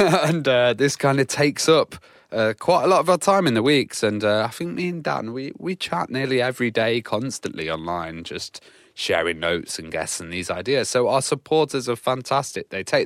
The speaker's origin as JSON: {"language": "English", "country": "United Kingdom", "said": "As a British guy, I'm just like, wow, because I've never seen a pistol or touched one or anything like that."}